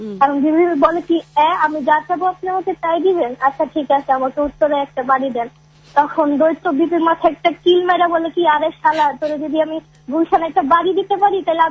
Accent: Dhaka, Dhaka Division, Bangladesh; ঢাকাইয়া মাইয়া কিন্তু ঢাকায় থাকি না।

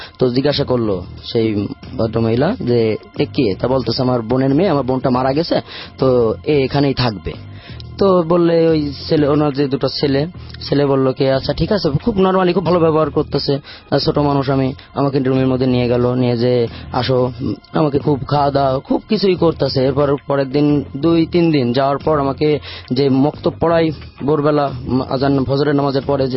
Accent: Khulna, Khulna Division, Bangladesh; born there; আমার জন্ম খুলনাতে, খুলনা চন্দলি মহল গাজীপাড়া গ্রামে।

